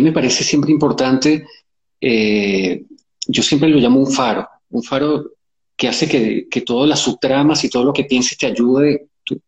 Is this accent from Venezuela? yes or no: yes; Venezuela; Yo soy de Venezuela, nací en Venezuela